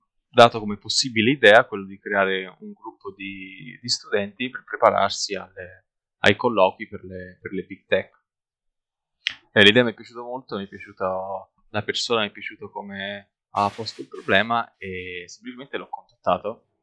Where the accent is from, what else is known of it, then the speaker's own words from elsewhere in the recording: Tuscany, Italy; sono originario della provincia di Pisa